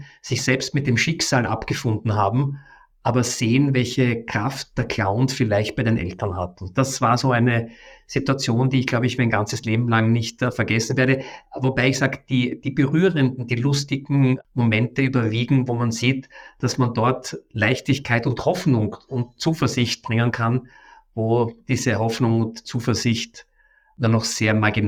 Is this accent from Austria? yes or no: yes; Vienna, Austria; born or raised there